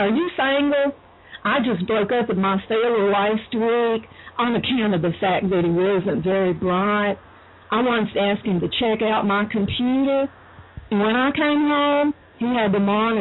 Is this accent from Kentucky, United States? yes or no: yes; Hazard, Kentucky, United States; Actually, I'm from Hazard, Kentucky.